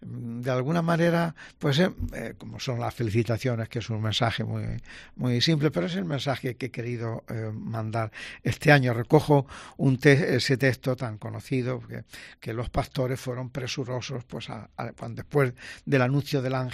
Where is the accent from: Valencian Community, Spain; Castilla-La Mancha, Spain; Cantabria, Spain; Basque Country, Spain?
Castilla-La Mancha, Spain; Madridejos; Yo soy de, como antes decía, de un pueblo de Toledo, de Madridejos, de La Mancha, y en mi pueblo, mis padres eran agricultores